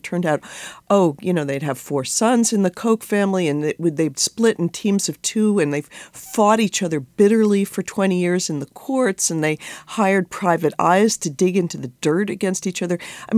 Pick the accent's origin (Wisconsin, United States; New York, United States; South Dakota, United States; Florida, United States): New York, United States; New York City; Well, I'm a New Yorker, and I was walking around the corner near Lincoln Center